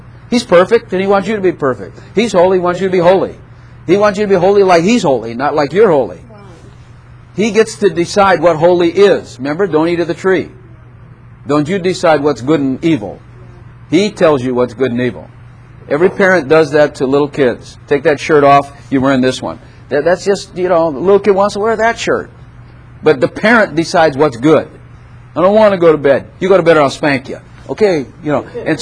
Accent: Chicago, Illinois, United States; By the way, I'm from Chicago.

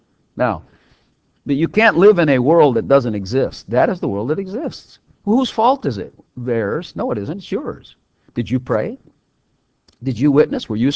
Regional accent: Texas, United States; I do not just think of America or just Texas or just my hometown here.

